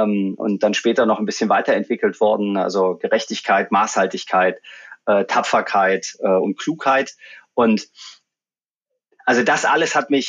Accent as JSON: {"language": "German", "town": "Magdeburg", "region": "Saxony-Anhalt", "country": "Germany", "tie": "born or raised there", "said": "Ich bin ja in Magdeburg aufgewachsen. Ich war 11, als die Wende war."}